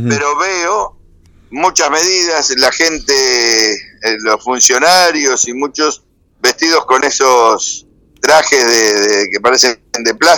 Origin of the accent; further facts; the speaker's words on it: Argentina; Yo como argentino